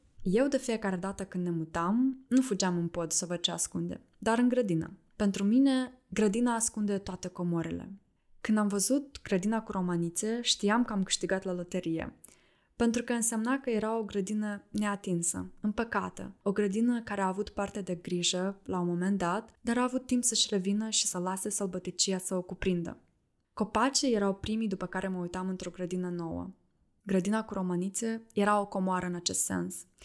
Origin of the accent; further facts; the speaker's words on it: Cimișlia, Cimișlia District, Moldova; also born or lived in Hîncești, Moldova; Am crescut în Cimișlia, un oraș mic la 70 de kilometri de Chișinău. De fapt, am schimbat mai multe case și ne-am tot mutat de la Cimișlia la Hâncești și înapoi.